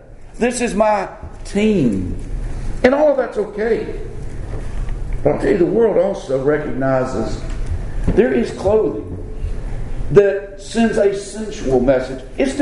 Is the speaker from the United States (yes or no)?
yes; Florida, United States; accent: Southern; also born or lived in Alabama; I have a southern accent because I grew up in the South. I had southern parents. You know, I was born right across the line, South Alabama, grew up North Florida.